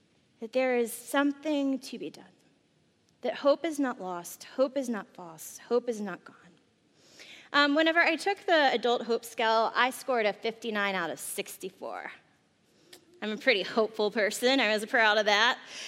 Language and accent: English; Crockett, Texas, United States; born there; I was born in Houston County. That's Crockett, Texas.